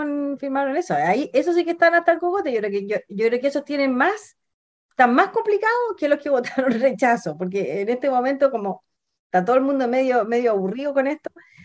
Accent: Chile; yo creo que estaríamos en un problema claro de seguir divididos como chilenos

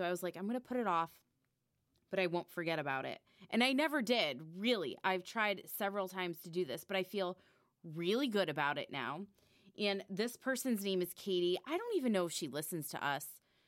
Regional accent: Wallingford, Connecticut, United States; And this case happened in Wallingford, Connecticut, where I'm from.

